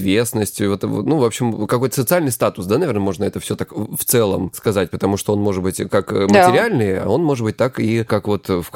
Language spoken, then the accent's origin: Russian; Krasnodar Krai, Russia